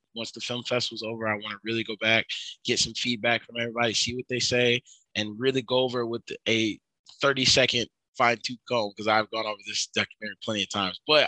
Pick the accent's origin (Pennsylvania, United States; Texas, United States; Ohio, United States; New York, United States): Texas, United States; Dallas; You know, I'm from Dallas. And so I shot everything like I would see on television in Dallas.